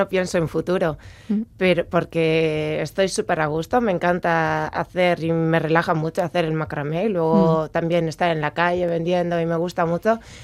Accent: Abadiño, Basque Country, Spain; yo soy de Abadiño

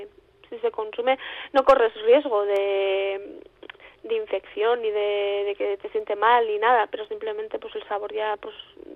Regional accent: San Sebastián, Basque Country, Spain; Por ejemplo, yo soy de Donosti

